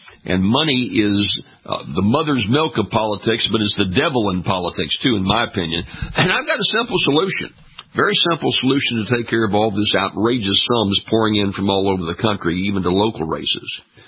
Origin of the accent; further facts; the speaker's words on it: Louisiana, United States; Down in my home state of Louisiana, it's a red state, it's going Republican.